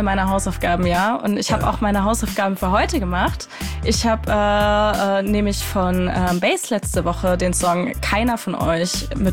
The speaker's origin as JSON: {"language": "German", "town": "Coburg", "region": "Bavaria", "country": "Germany", "tie": "born or raised there", "said": "ursprünglich aus meiner Heimatstadt, aus Coburg"}